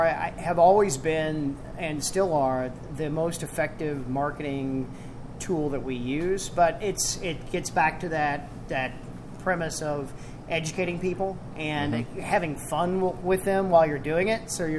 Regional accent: Louisville, Kentucky, United States; also born or lived in Houston; I'm from Louisville originally, but I've been gone for a long time, and came back

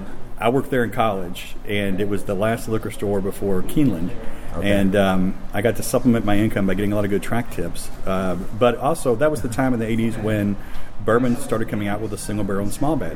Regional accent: Kentucky, United States; I'm from Kentucky. I grew up with bourbon. It's our birthright.

